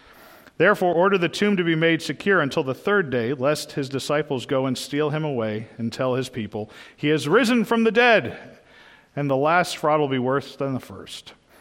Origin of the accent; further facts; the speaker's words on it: Boston, Massachusetts, United States; I mean, I'm from Boston. We're arrogant, we're smug, but wrong?